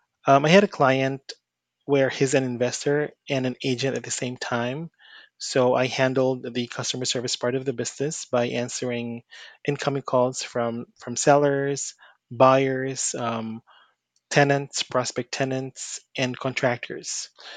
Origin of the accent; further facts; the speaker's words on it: Philippines; I am from the Philippines.